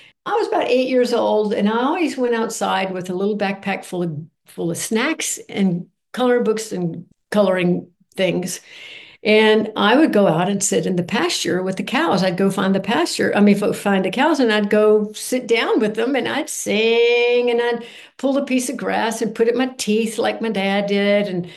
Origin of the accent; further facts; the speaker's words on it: Birmingham, Alabama, United States; Well, when I was a girl, I grew up in Birmingham, Alabama